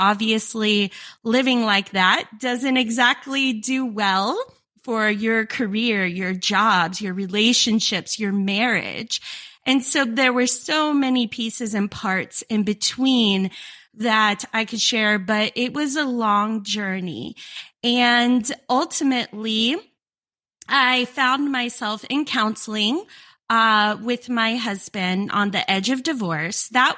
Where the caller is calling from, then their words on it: Florida, United States; I am in a small city in Florida.